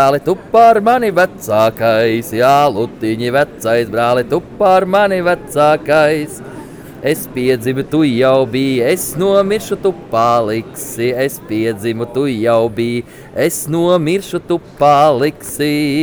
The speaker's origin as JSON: {"language": "English", "country": "Latvia", "second_language": "English", "said": "I'm from Latvia, and our cider firm is Murbūdu Sidra Darītava. We live in Riga"}